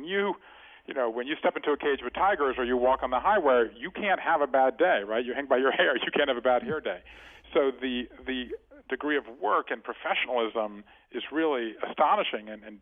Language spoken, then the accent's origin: English; Savannah, Georgia, United States; I grew up in Savannah, Georgia, and I learned to juggle when I was 12